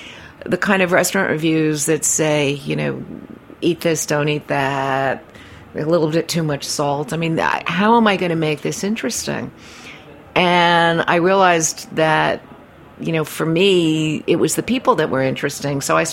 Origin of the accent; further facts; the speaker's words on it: New York, United States; You know, and I'm a New Yorker.